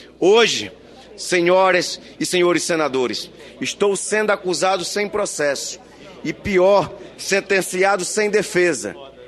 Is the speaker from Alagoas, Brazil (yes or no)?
no; Acre, Brazil; a minha terra amada, que é o meu querido estado do Acre.